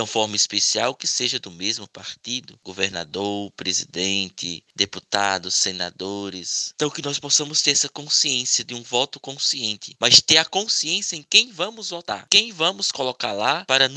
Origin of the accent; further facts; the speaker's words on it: Buíque, Pernambuco, Brazil; Sou da cidade de Buíque